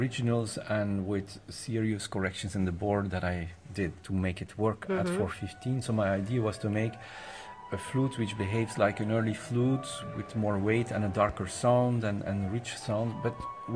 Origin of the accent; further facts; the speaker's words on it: Belgium; I'm from Belgium. I work in Brussels and in Paris as a teacher